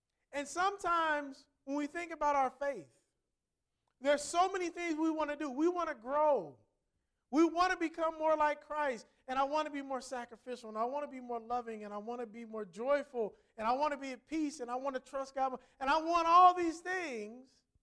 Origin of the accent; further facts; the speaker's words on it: Midwest, United States; we're from the Midwest, and they have a place called Captain D's.